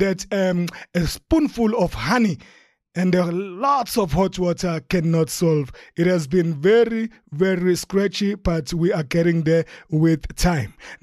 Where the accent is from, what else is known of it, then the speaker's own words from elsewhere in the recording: Durban, KwaZulu-Natal, South Africa; at the packed stadium in my hometown of Durban